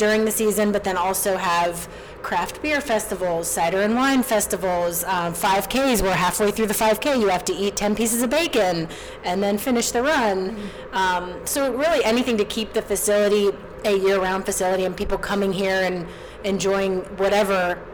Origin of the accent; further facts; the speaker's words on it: Pennsylvania, United States; I'm from the Lehigh Valley. The team's in my, you know, hometown team.